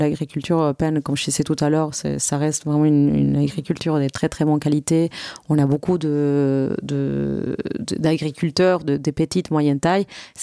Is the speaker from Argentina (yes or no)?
yes; Argentina; Bon, moi, je viens de l'Argentine, comme tu le sais.